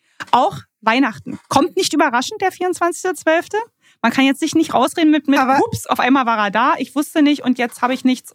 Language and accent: German; Fürstenwalde, Brandenburg, Germany; Ich komme aus Fürstenwalde